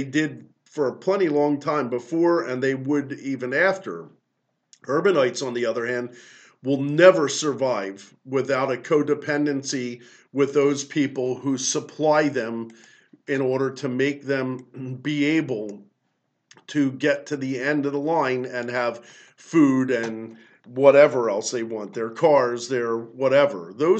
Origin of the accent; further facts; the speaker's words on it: Seattle, Washington, United States; I grew up in Seattle area, out in the woods, and I just didn't like that, and I like the hustle bustle of the city.